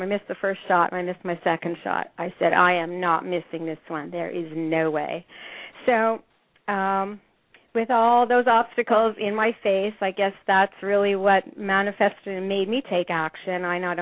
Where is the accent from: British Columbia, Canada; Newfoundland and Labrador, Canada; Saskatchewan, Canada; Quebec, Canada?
Quebec, Canada; Montreal; now in Montreal, Canada; I was living in Montreal, my hometown, Montreal, Quebec, Canada, which is actually ironically where Peggy lives in Quebec, not far from where I was born